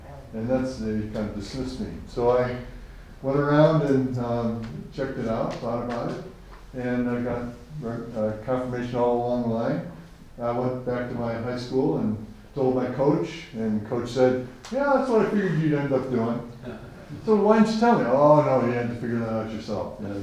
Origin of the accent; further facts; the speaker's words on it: Detroit, Michigan, United States; born there; I was born in Detroit. I'm the eldest of four boys.